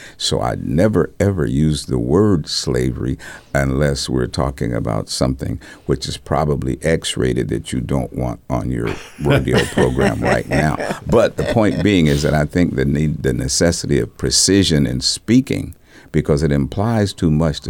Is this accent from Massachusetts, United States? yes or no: no; Arkansas, United States; also born or lived in Kansas; now in Milwaukee, United States; I was born in Kansas and partially raised in Arkansas.